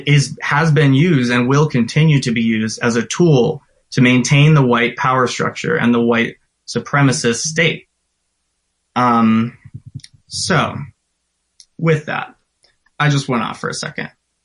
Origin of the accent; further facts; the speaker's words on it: Minneapolis, Minnesota, United States; It's like in Minneapolis, which is actually my hometown.